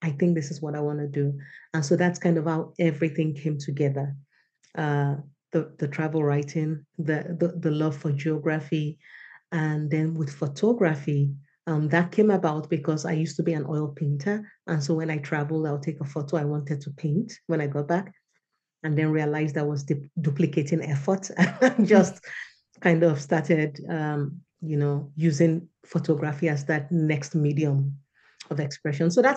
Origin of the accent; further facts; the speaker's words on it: Nigeria; I come from a traveling family, right? I grew growing up in Nigeria.